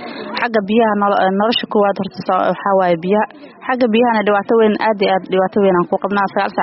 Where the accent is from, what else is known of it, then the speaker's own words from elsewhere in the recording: Kismayo, Lower Juba, Somalia; moved away; waxaan ka soo barakacay Jubbada Hoose, gaar ahaan magaalada Kismaayo.